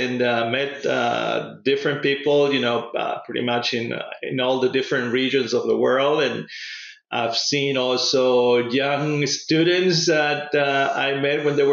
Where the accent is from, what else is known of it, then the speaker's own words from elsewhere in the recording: Lima, Peru; also born or lived in England; I'm originally from Lima, Peru.